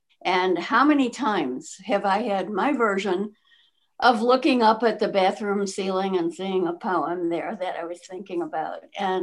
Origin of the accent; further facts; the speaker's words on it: Chicago, Illinois, United States; I grew up in Chicago also.